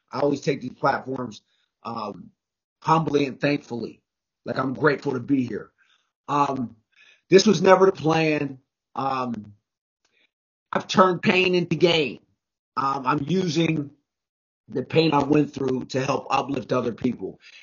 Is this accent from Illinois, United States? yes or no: no; Pittsburgh, Pennsylvania, United States; now in Philadelphia, United States; I am from Pittsburgh, from the Pittsburgh. I'm a Western PA kid, but I live in Philadelphia.